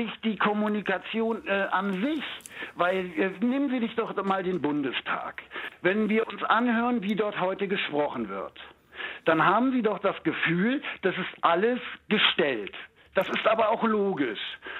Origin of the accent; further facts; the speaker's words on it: Düsseldorf, North Rhine-Westphalia, Germany; now in Brandenburg, Germany; Ich bin ein Düsseldorfer in Brandenburg.